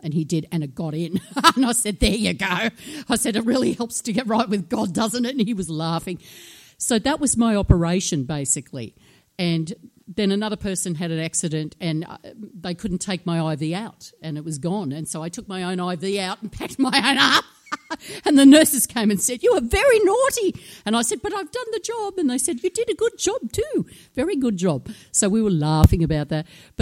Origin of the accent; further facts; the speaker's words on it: Australia; And I said, I'm an Aussie, Aussie-American. I'm very black and white.